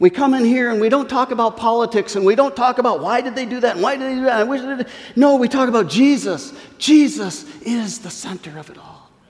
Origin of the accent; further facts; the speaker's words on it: United States; I have lived in other countries. Believe me, I am so thankful I'm an American with an American passport.